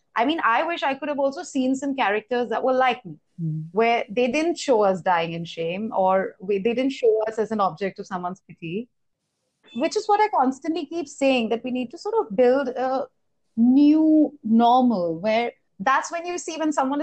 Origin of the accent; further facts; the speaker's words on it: Delhi, India; I am brown, right? I'm not fair, but growing up, it was really hard for me. I grew up in Delhi